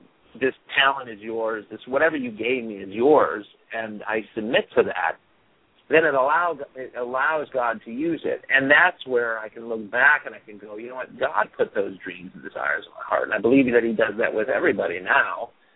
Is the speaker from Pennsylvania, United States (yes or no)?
no; Kansas, United States; now in Los Angeles, United States; And of course, growing up in Kansas on the farm, that never was at all cultivated at all.